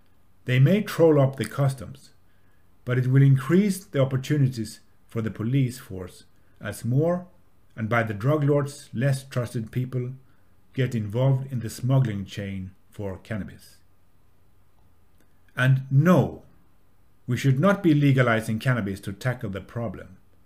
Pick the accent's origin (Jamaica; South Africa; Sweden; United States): Sweden; Lund, Skåne; English is a second language; almost becoming a municipal politician for them in my hometown of Lund. It was kind of mandatory for new members in Sweden, the Sweden Democrats, here in Lund at the time